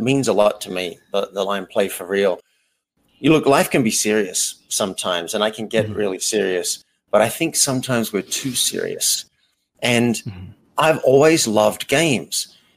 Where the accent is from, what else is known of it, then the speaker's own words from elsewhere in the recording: Australia; I grew up in Australia in a fairly small country-ish town.